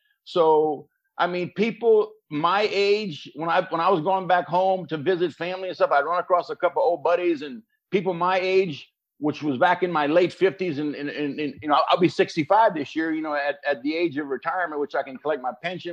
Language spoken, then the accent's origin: English; Reserve, Louisiana, United States; But, you know, Reserve was a small little town along the Mississippi River.